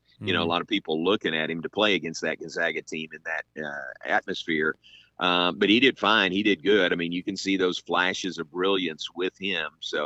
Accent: Danville, Kentucky, United States; And you guys don't know this, but I grew up in Danville, Kentucky, so 30 miles south of Lexington.

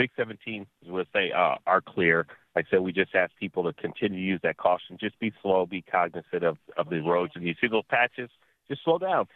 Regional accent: Ann Arbor, Michigan, United States; now in Florida, United States; You know, Ann Arbor, Ipsy area, and been here for 28 years, so I'm a Floridian now, though.

